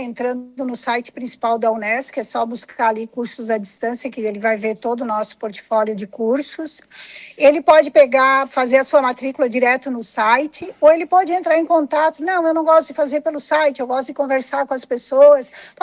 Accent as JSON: {"language": "Portuguese", "town": "Urussanga", "region": "Santa Catarina", "country": "Brazil", "tie": "born there", "moved": "yes", "said": "Sim, eu sou de Uruçanga. Eu não moro mais em Uruçanga há algumas décadas, mas eu sou nascida em Uruçanga, tenho irmãos que moram em Uruçanga, sou da terra."}